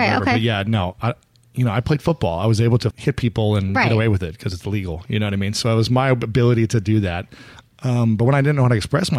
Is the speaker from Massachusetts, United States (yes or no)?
no; Ohio, United States; Yeah, I'm from Ohio and I was just very driven to achieve in sports.